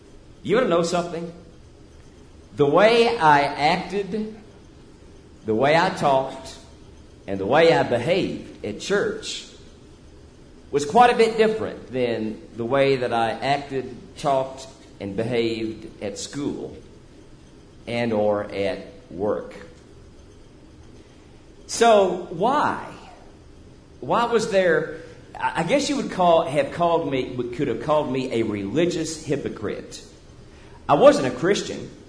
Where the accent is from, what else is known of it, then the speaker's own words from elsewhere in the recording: Louisville, Kentucky, United States; remember my years growing up in Louisville, Kentucky, or if you're a native, there it's Louisville. In Louisville, I was raised